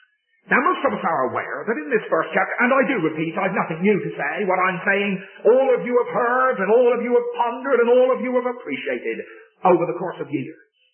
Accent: England, United Kingdom; you will pardon me as an Englishman

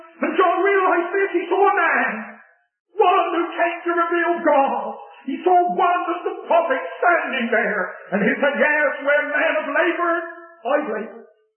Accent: England, United Kingdom; But I'm an Englishman, you see.

